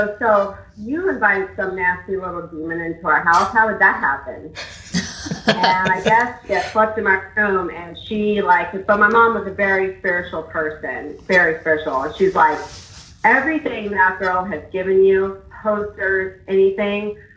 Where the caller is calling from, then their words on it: Omaha, Nebraska, United States; I'm calling from Omaha, Nebraska.